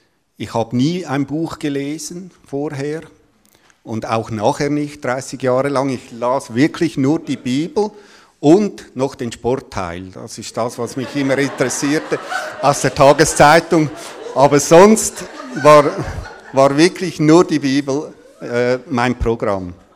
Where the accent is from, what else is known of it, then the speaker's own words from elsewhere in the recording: Eastern Switzerland, Switzerland; und ich komme aus der Ostschweiz und bin verheiratet.